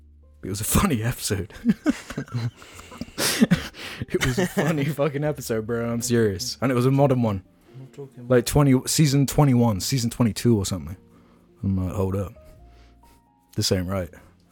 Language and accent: English; Jersey; Growing up on Jersey Island, we'd frequent Jersey Zoo.